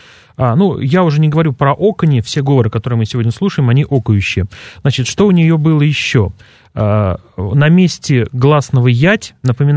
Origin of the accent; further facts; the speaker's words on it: Vladimir Oblast, Russia; Ну, я сам немножко диалектный, я из Владимирской области